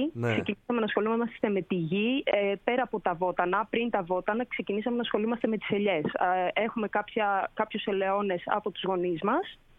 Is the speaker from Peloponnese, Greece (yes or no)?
yes; Kyparissia, Peloponnese, Greece; Εγώ κατάγομαι από την Κυπαρισσία και ο Χαράλαμπος, που είμαστε μαζί και στην επιχείρηση και στη ζωή. Ξεκινήσαμε από εδώ, φύγαμε για σπουδές, ο Χαράλαμπος έφυγε στην Αθήνα, εγώ στην Καλαμάτα.